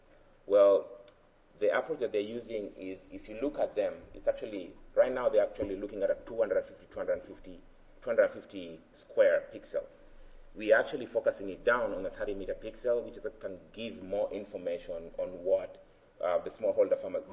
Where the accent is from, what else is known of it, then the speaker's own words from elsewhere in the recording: Kenya; English is a second language; when I was in Kenya, because I'm Kenyan